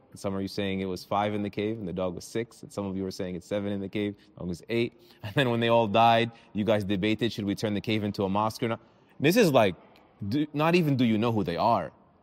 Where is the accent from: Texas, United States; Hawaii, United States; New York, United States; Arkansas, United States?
New York, United States; Brooklyn; I was raised in Borough Park. Borough Park is a place in Brooklyn, New York called Little Tel Aviv.